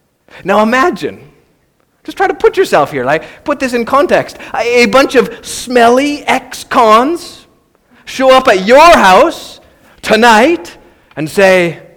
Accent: Canada; We're Canadian. We don't do that.

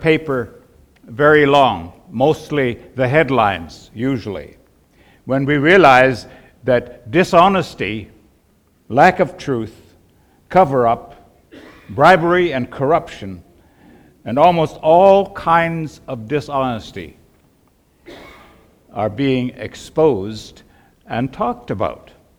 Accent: Vanderhoof, British Columbia, Canada; I was raised in the Vanderhoof area under a very deep religion of works, and Jesus saved me back in 1958, and my wife and I went out to the mission field to Northern Canada among the First Nations people.

